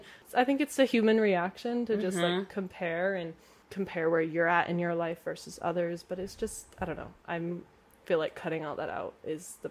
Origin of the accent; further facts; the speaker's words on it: Marblehead, Massachusetts, United States; like, in my hometown, like, in Marblehead, Mass, it's like, okay, there's, like, a couple good restaurants you could go